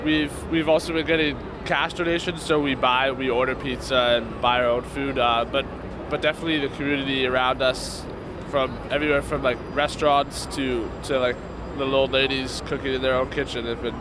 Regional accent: British Columbia, Canada; I'm from Canada, from British Columbia, actually.

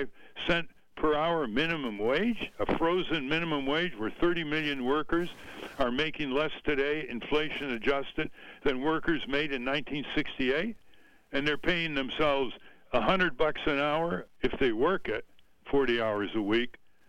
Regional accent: New England, United States; You know, I grew up in New England.

